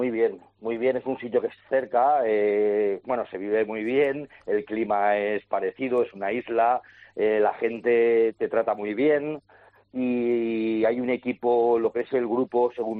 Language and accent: Spanish; Valencian Community, Spain; somos valencianistas, somos valencianos